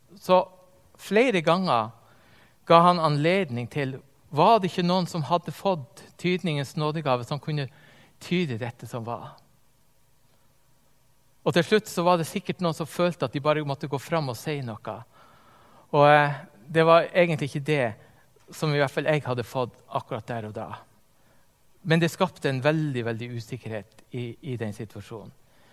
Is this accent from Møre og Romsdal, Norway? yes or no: no; Finnsnes, Troms, Norway; en sånn nasjonalfest hjemme på Finnsnes